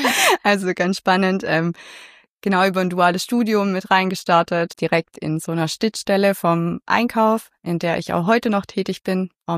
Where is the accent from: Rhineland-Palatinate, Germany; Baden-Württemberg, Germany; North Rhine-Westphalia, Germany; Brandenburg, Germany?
Baden-Württemberg, Germany; Man hört's. Ich komme aus der Gegend. Ich bin hier regional verwurzelt, habe es nicht so weit weggeschafft. Also 15 Kilometer bin ich gewandert und dann wieder zurück.